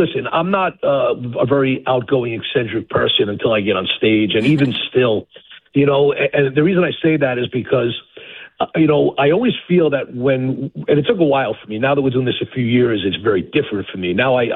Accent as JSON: {"language": "English", "region": "New York", "country": "United States", "said": "I am from New York, so I have a little bit of the same accent that he has."}